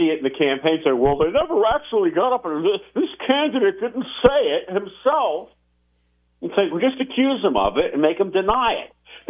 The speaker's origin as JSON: {"language": "English", "region": "Georgia", "country": "United States", "tie": "born or raised there", "said": "I grew up in Georgia, right? I could never be a Republican. That's the party that burned my state."}